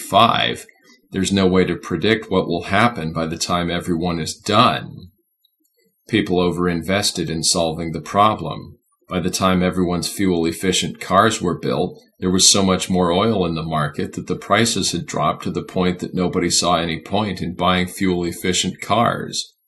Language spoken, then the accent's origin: English; East Coast, United States; I grew up on the East Coast and so did my mother.